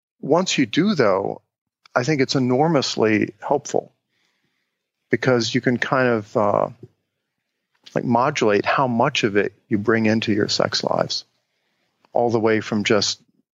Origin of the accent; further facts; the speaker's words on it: Cincinnati, Ohio, United States; the way I grew up in Cincinnati, Ohio was we would go out on a Saturday morning and play in the neighborhood and have adventures in the woods